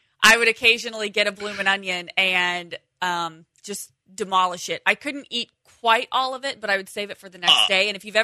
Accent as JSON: {"language": "English", "town": "Terre Haute", "region": "Indiana", "country": "United States", "tie": "born or raised there", "said": "I worked at the one in my hometown, Terre Haute, Indiana, and then one in Indianapolis."}